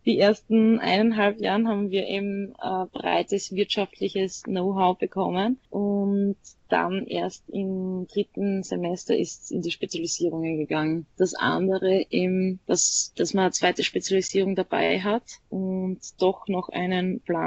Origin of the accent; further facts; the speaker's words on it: Styria, Austria; Ich bin aus der Steiermark und in Graz gibt es diese Richtung überhaupt nicht.